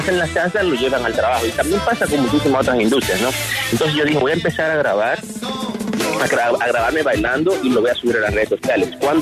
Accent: Dominican Republic; Eso es lo que decimos en mi país, en la República Dominicana.

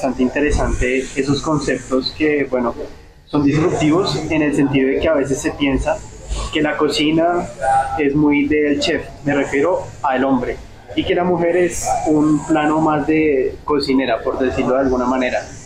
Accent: Colombia; nosotros, también como colombianos, vivimos en un trópico

